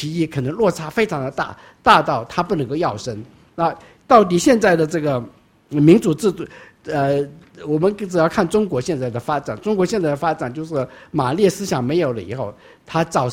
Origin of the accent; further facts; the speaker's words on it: Taiwan; 说老实话，我们台湾人不是为中国人生存的，我们是为自己生存